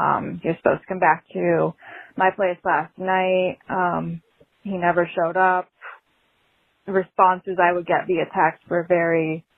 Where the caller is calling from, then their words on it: Connecticut, United States; I'm calling in from Connecticut.